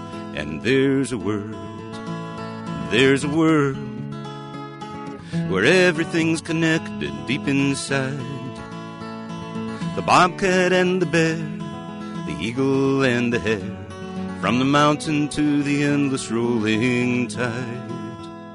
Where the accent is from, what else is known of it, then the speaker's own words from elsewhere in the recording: Sioux City, Iowa, United States; Well, yeah, because I grew up in a music family, and I grew up in Sioux City, Iowa, as a matter of fact.